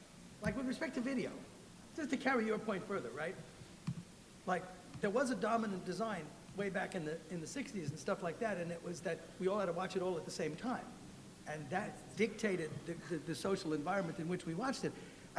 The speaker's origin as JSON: {"language": "English", "region": "New York", "country": "United States", "tie": "born or raised there", "said": "And I grew up in New York."}